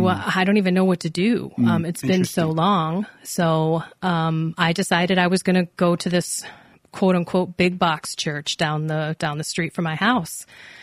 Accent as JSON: {"language": "English", "town": "Palatine", "region": "Illinois", "country": "United States", "tie": "born or raised there", "said": "Correct. I grew up in Palatine. Mom and dad didn't practice."}